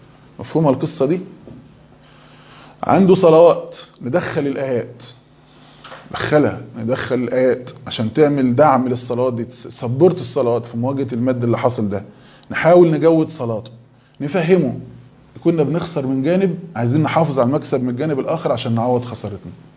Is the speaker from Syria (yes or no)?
no; Egypt; بعض الفضلاء مثلا في مصر عندنا